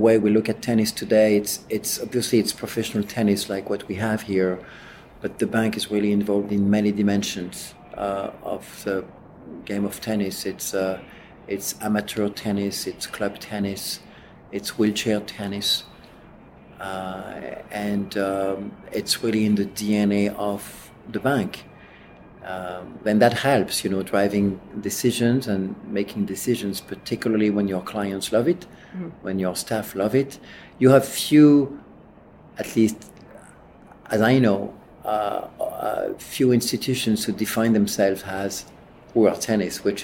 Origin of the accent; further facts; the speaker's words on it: French Alps, France; I grew up in the French Alps.